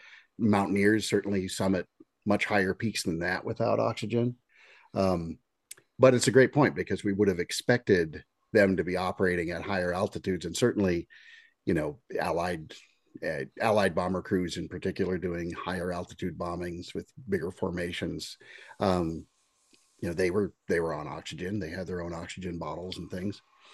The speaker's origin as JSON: {"language": "English", "town": "Brooklyn", "region": "New York", "country": "United States", "said": "I'm a kid from Brooklyn."}